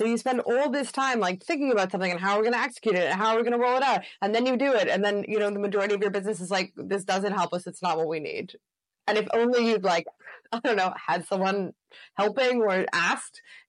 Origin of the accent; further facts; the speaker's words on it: Canada; I'm white, I come from Canada, I'm university educated